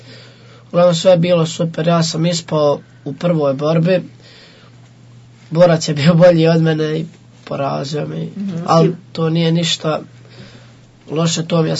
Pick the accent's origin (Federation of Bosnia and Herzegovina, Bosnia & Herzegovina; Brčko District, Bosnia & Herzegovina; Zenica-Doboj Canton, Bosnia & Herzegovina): Federation of Bosnia and Herzegovina, Bosnia & Herzegovina; Vareš; dolazim tu iz Vareša, idem ovdje u školu, osnovnu školu Vareš. Deveti sam razred, imam 15 godina.